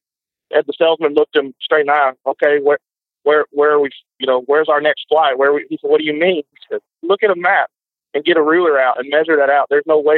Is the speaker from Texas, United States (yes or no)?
yes; Texas, United States; Well, I grew up out in West Texas on a farm and ranch